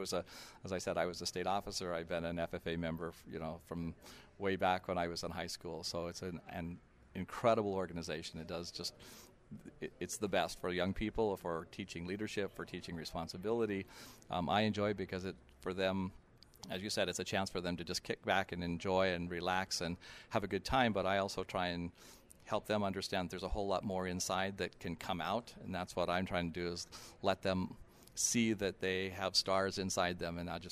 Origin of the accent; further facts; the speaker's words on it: Wyoming, United States; now in Wisconsin, United States; I am originally from Wyoming. I live in Wisconsin and have lived there for quite a few years, but originally from Wyoming.